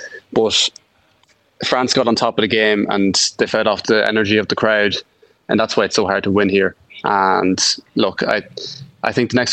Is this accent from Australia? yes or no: no; Ireland; it was a difficult watch at times as an Irish fan and as an Irish pundit. But look, I know as Irish people, in sport, we absolutely hate moral victories.